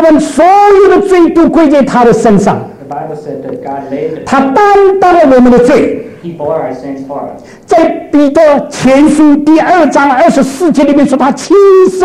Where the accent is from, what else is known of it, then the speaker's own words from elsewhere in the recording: China; 我们中国人说罪归于归谁？